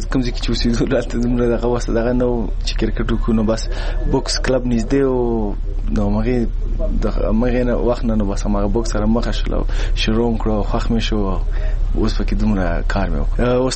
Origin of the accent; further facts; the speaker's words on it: Afghanistan; now in United Kingdom; زه افغان یم، په انګلستان کې اوسېږم